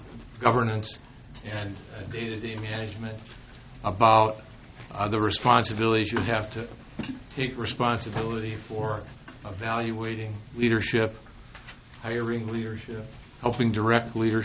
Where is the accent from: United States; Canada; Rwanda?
United States; Duluth, Minnesota; also born or lived in Michigan, United States / St. Paul, United States; I'm from Duluth. I'm a native Minnesotan. I went to school at the University of Michigan and came back here after law school, practiced here in St. Paul for a couple of years, moved to Duluth.